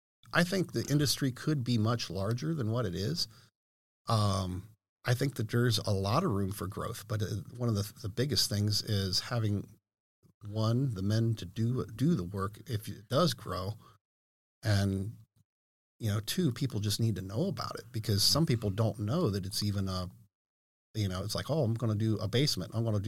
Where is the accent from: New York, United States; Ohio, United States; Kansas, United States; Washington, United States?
Ohio, United States; if basements were more popular, like back east, you know, because I'm originally from Ohio.